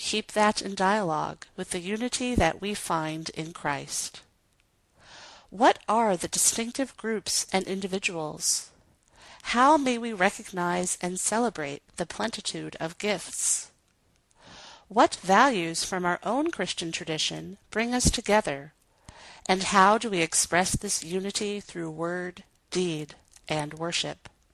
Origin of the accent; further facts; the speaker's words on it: New Jersey, United States; also born or lived in New York; While my parents were originally from the Philippines, I was born in New York and raised in New Jersey.